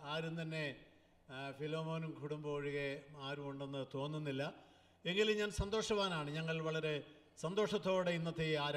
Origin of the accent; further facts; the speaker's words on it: Kerala, India; ഞങ്ങൾ മലബാറിൽ ജനിച്ചു വളർന്നവരാണ്.